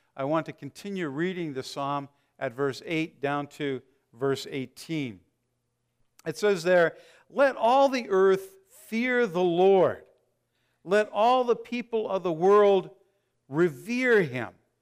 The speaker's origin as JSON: {"language": "English", "town": "Cold Lake", "region": "Alberta", "country": "Canada", "tie": "born or raised there", "said": "When I was a youngster, growing up in Cold Lake, Alberta"}